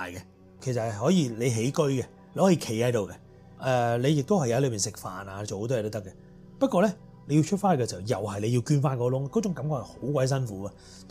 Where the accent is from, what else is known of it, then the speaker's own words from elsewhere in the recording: Vietnam; 因為我哋越南人瘦啊嘛